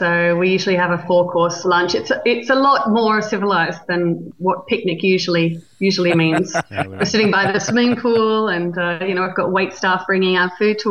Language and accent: English; Australia; now in Italy; I am from Australia.